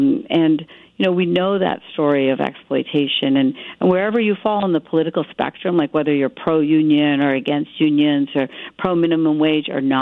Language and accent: English; Morgantown, West Virginia, United States; much like the folks in my hometown of Morgantown, West Virginia